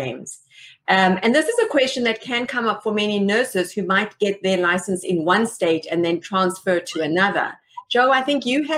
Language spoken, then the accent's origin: English; South Africa; moved away; I actually did that when I came from South Africa. Yeah, I had my South African driver's license.